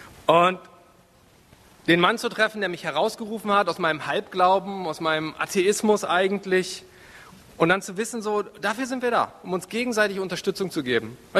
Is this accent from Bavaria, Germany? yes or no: no; Mecklenburg-Vorpommern, Germany; obwohl ich meine Heimat ja sehr, sehr liebe und die Natur und die Menschen dort, weiß ich aber auch, was die Sünde mit mir in Mecklenburg gemacht hat.